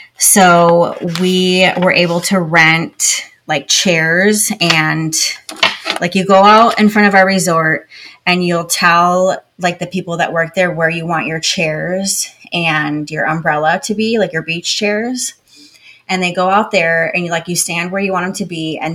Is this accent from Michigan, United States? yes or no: yes; Grand Haven, Michigan, United States; I love growing up in Grand Haven, Michigan, on Lake Michigan.